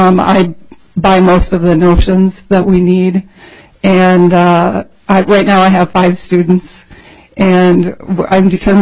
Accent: Lakeville, Minnesota, United States; I grew up in Lakeville, which was a teeny town of 2,000, so Faribault was huge when I was a kid.

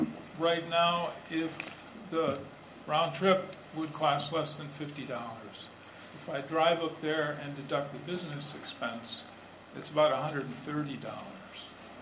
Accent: Michigan, United States; The other side of it is I grew up in Michigan, and pretty much all of my relatives still live in Michigan

